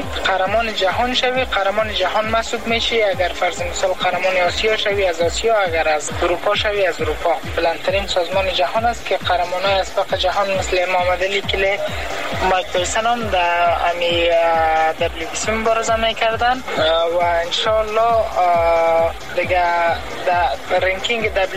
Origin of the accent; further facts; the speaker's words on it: Afghanistan; ما یگانه افغان هستم که روی از این کمربند در تاریخ افغانستان مبارزه کردیم